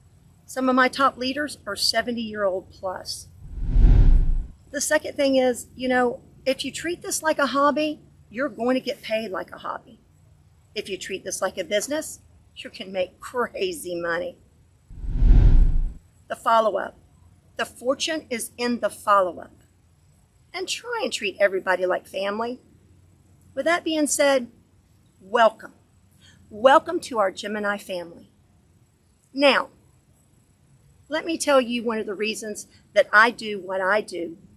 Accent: Florida, United States; I'm from Central Florida.

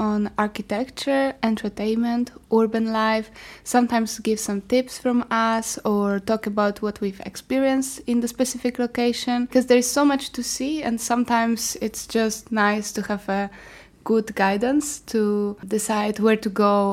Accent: Poland; English is a second language; And I'm from Poland.

